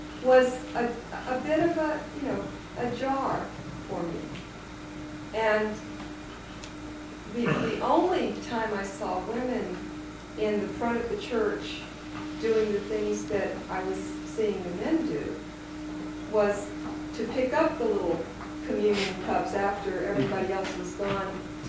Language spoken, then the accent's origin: English; the South, United States; Some of those roles were very entrenched in my childhood because I grew up in the South.